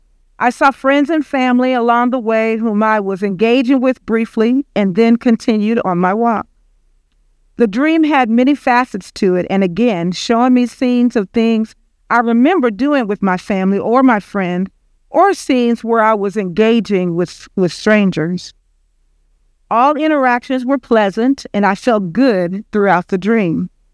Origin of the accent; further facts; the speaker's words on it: Pine Bluff, Arkansas, United States; I saw many things that reminded me of my hometown of Pine Bluff, Arkansas.